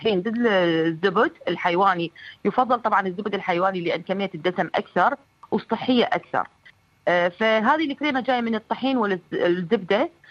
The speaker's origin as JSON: {"language": "Arabic", "country": "Iraq", "said": "واكيد يعني احنا معروفين عراقيين بتعدد النكهات في مطبخنا"}